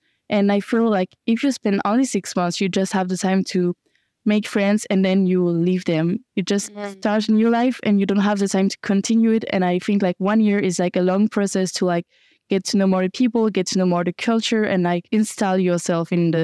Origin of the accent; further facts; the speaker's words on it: Nantes, Pays de la Loire, France; moved away as an adult; now in Germany; I'm 19 years old. I'm from France, from Nantes, officially. It's on the west coast of France, and yes, I'm here in Germany since maybe like almost 3 months now.